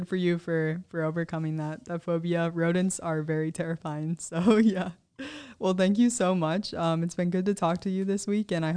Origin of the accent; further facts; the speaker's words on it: Wisconsin, United States; And I'm from Wisconsin. I'm also very surprised that apple picking is a September thing.